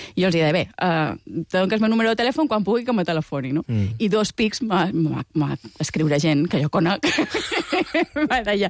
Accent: Balearic Islands, Spain; moved away as an adult; now in Barcelona, Spain; Jo som mallorquina, vaig arribar aquí quan tenia 18 anys per estudiar la carrera, ja m'he quedat a viure a Barcelona

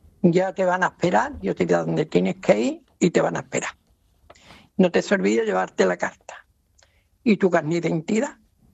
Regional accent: Arcos de la Frontera, Andalusia, Spain; Resulta que cuatro sacerdotes de aquí de Arco de la Frontera, que es mi pueblo natal, yo salía en una cofradía, salía yo de las Tres Caídas de aquí

